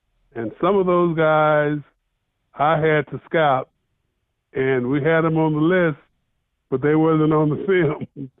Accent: Texas, United States; well, I'm a Texan.

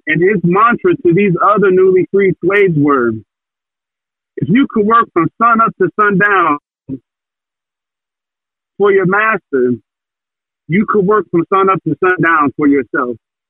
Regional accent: Fayetteville, North Carolina, United States; Fayetteville, North Carolina is my hometown. My dad's hometown, where we're from, is Mount Bayou, Mississippi.

